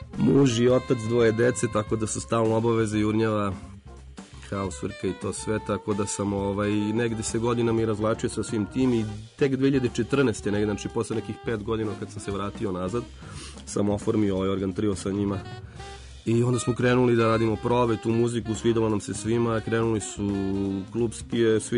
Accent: Kraljevo, Šumadija and Western Serbia, Serbia; Pa evo, poreklom iz Kraljeva, tamo sam nešto završio nižu srednju muzičku školu, teoretski odsek.

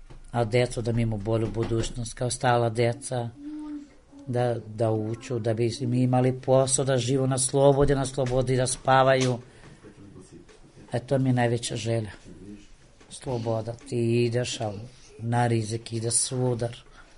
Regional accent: Kosovo; born there; Ja sam rođena na Kosovu, ovdje sam udata, ovdje živim

